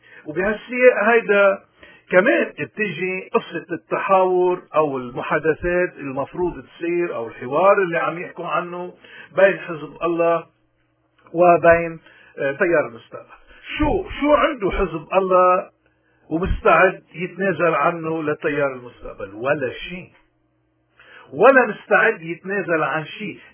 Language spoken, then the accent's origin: Arabic; Lebanon; لأنه ساعتها منكون عم نغرق كلبنانيين أحرار وسياديين ومن كل الطوائف